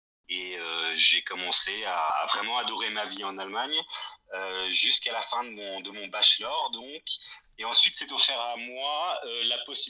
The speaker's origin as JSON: {"language": "French", "town": "Bois-Guillaume", "region": "Normandy", "country": "France", "tie": "born or raised there", "moved": "as an adult", "lives_now": "Germany", "said": "je suis originaire de Bois-Guillaume, qui est une petite ville à côté de Rouen, en Normandie. J'y suis né, j'ai grandi là-bas, j'ai donc passé mon bac là-bas, et ensuite j'ai décidé de faire le grand saut et de venir faire mes études en Allemagne."}